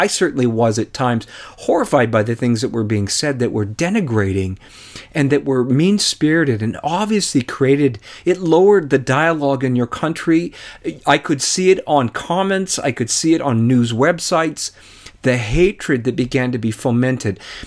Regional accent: Canada; I'm a Canadian. I'm allowed to say it the way I want

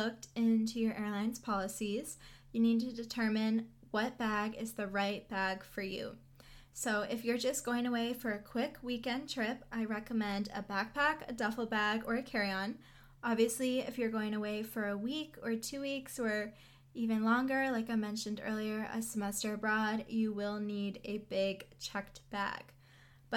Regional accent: United States; And I started with the first destination being the United States because that is my home country.

